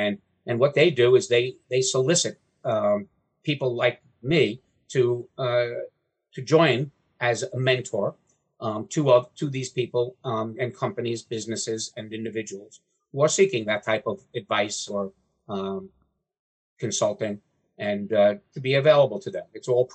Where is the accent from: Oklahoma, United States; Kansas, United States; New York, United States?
New York, United States; also born or lived in Atlanta; now in Wilmington, United States; where I grew up in New York was on the coast. So I missed that.